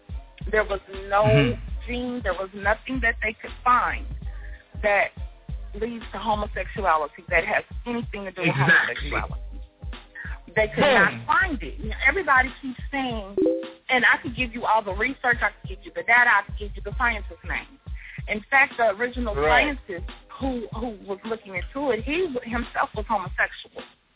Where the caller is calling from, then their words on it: St. Louis, Missouri, United States; I'm calling from St. Louis.